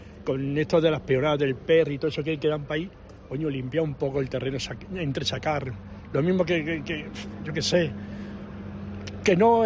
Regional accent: Mesegal, Extremadura, Spain; De Mesegal.

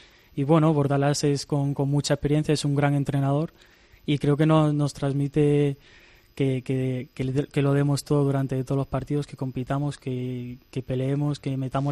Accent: Spain; born there; la mayoría de mis hermanos y mi familia son de allí. Yo nací aquí en España. Pero bueno, al final es un orgullo porque te crían, ¿no?, con la cultura de República Dominicana.

